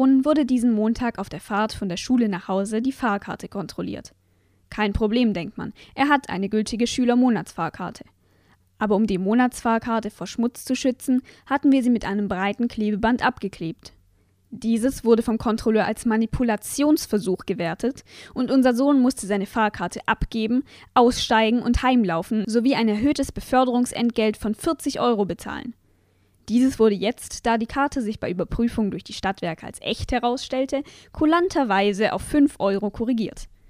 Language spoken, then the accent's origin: German; Switzerland; Als ich als Schweizer auf meiner Fahrradtour durch Baden-Württemberg in Tübingen Halt machte